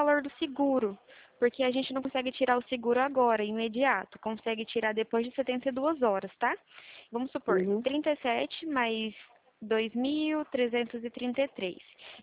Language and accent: Portuguese; Ribeirão Preto, São Paulo, Brazil; eu sou aqui de Ribeirão Preto